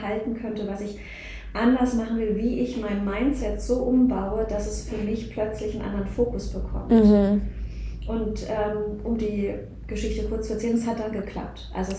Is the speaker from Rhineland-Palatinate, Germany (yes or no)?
yes; Rhineland-Palatinate, Germany; now in Berlin, Germany; ich komme ja nicht aus Berlin, sondern da aus Rheinland-Pfalz.